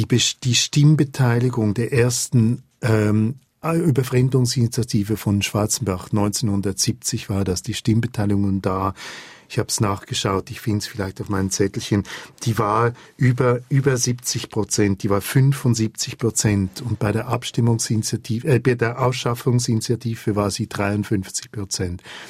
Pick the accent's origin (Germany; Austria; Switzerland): Switzerland; accent: Swiss German; weil ich spreche Schweizerdeutsch, weil ich das gern habe.